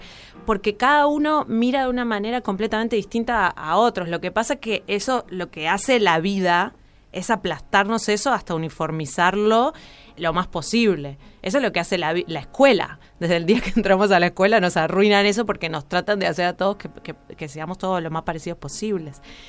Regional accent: Uruguay; estas rarezas me son permitidas porque yo soy uruguaya

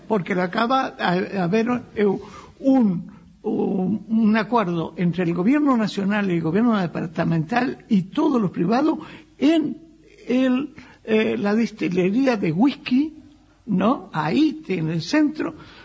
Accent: Pampas, Argentina

